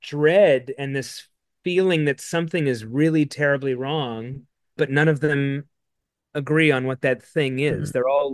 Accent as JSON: {"language": "English", "region": "New Mexico", "country": "United States", "tie": "born or raised there", "said": "But I grew up in New Mexico. I'm from New Mexico, and I always wanted to make a movie that was set there."}